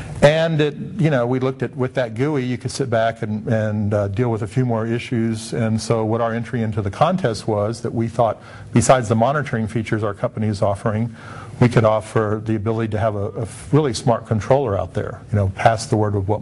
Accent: Shiner, Texas, United States; I'm from Shiner, Texas, a little small town about halfway between San Antonio and Houston.

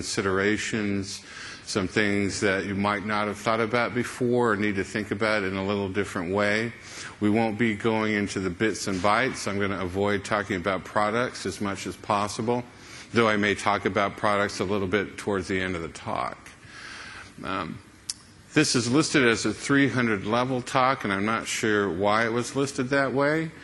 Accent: Texas, United States; But you have to understand, especially for me as a Texan, I consider international travel going to Arkansas.

